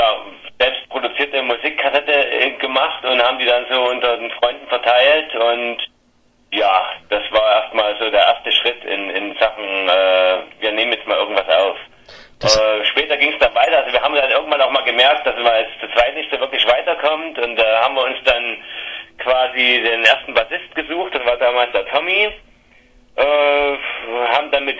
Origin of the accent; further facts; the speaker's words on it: Chemnitz, Saxony, Germany; Wir kommen aus Chemnitz, eine wunderschöne Stadt in Sachsen. Man wird es bestimmt nicht hören, dass wir Sachsen sind, aber ja, wir kommen aus Chemnitz.